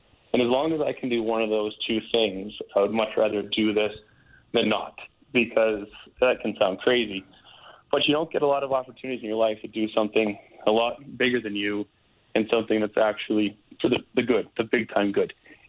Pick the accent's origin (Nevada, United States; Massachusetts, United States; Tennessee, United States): Massachusetts, United States; Boston; now in Calgary, California, United States; I grew up in Boston. She grew up in the Midwest of the U.S., and we could not possibly feel more at home in this league and in this city than we do right now.